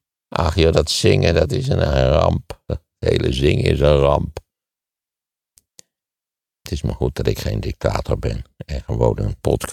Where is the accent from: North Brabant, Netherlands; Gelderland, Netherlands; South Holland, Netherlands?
Gelderland, Netherlands; Wageningen; Ik ben opgegroeid in Wageningen.